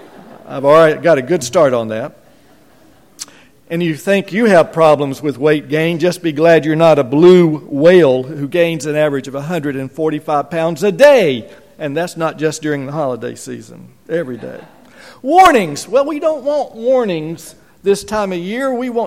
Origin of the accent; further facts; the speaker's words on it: North Carolina, United States; in the little town of Hudson, near where I grew up in Caldwell County.